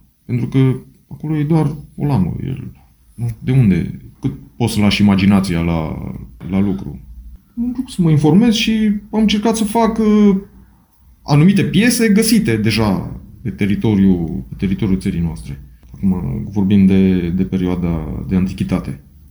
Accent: Timișoara, Timiș County, Romania; Exact așa cum trebuie, sunt timișorean și îmi dorea mult.

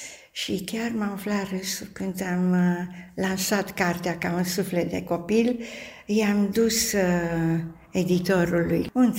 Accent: Brașov, Brașov County, Romania; Am copilărit în Brașov, că sunt brașoveancă.

